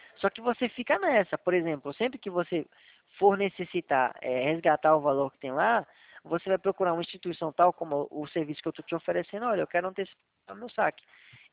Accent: Northeast Region, Brazil; é da minha terra lá, Nordeste, Nordeste

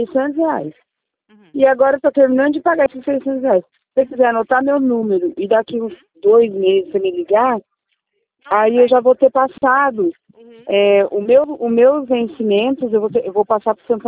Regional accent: Turkey; Eu sou turca, tá?

